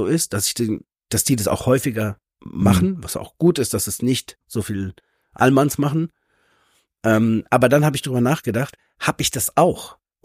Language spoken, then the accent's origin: German; Germany; ich als Deutscher habe ja einfach eher keine gute, positive Connection zu meinen eigenen, zu meiner Landesfahne